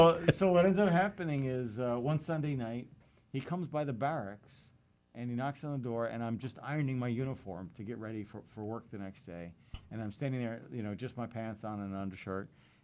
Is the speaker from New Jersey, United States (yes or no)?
yes; New Jersey, United States; also born or lived in New York; I was born in New York, but I grew up in Jersey.